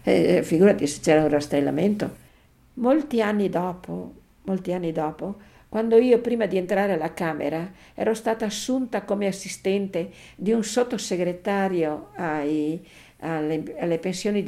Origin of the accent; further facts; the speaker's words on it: Villa di Villa, Veneto, Italy; born there; io sono nata a Villa di Villa, perciò sono anche nata a Melno.